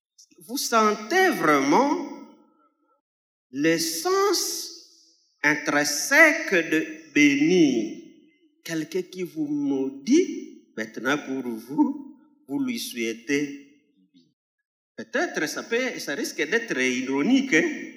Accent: Beni, North Kivu, DR Congo; now in Goma, DR Congo; Je ne vous ai pas dit d'où je suis venu. Je suis venu de Béni. Vous connaissez ce qui se passe à Béni.

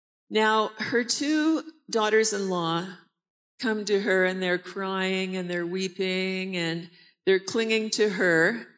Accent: Canada; I am Canadian. My husband is Congolese. We were married in Canada.

